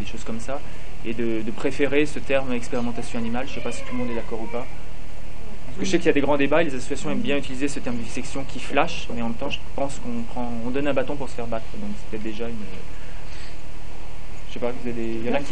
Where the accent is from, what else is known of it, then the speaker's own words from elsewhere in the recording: Strasbourg, Grand Est, France; Voilà, donc moi je viens de Strasbourg